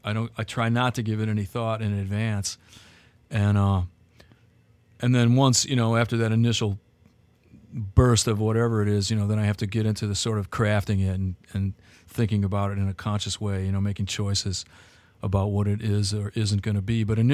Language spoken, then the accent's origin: English; Michigan, United States; And I grew up in the Detroit area also.